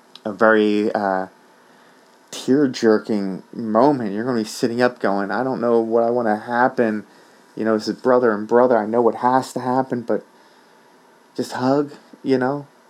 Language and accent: English; Philadelphia, Pennsylvania, United States; There's no roof on Lincoln Financial, my hometown, Philly. What's up, home of the Eagles?